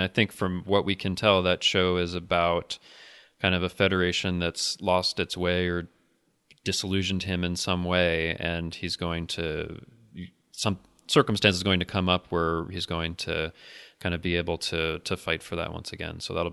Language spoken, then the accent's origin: English; England, United Kingdom; I'm English myself